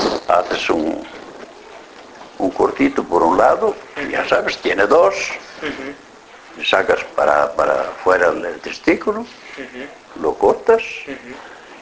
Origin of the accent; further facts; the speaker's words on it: Las Barreiras, Spain; Aquí, no, yo nací en las Barreiras y ahí sigo.